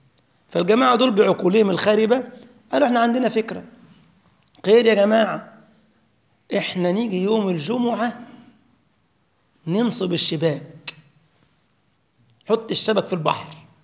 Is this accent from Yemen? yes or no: no; Egypt; now in Germany; قلت له لا ده اسمه عندنا في مصر سمك، انما الحوت يا حاجه تانية.